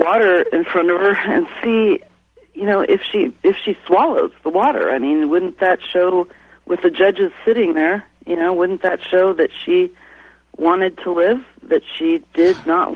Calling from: Tucson, Arizona, United States; I'm calling you from Tucson.

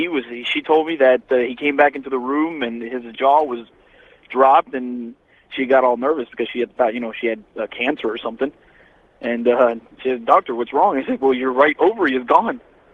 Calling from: Orlando, Florida, United States; I'm calling from Orlando, Florida, listening to you on 540 WFLF.

